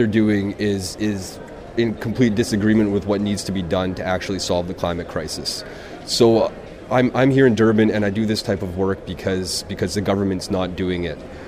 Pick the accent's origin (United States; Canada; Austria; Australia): Canada; the Arctic; I'm from the Arctic, and we're seeing the impacts of climate change. It's a reality for us now, and it's essentially destroying our culture